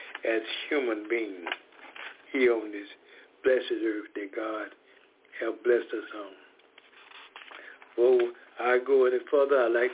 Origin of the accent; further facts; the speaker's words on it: Decatur, Georgia, United States; We are from Decatur, Georgia, and Suja is from Baton Rouge, Louisiana.